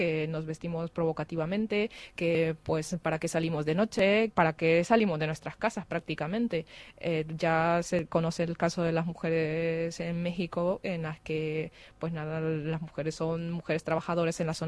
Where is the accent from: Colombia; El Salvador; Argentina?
El Salvador; now in Madrid, Spain; soy salvadoreña y puedo hablar un poquito de mi trabajo y de lo que yo estaba haciendo en El Salvador